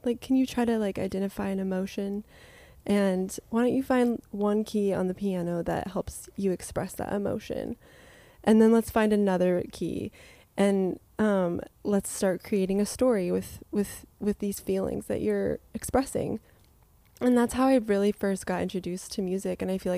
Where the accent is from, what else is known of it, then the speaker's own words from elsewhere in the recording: New Mexico, United States; I grew up in New Mexico in the East Mountains, east of Albuquerque and Tijeras.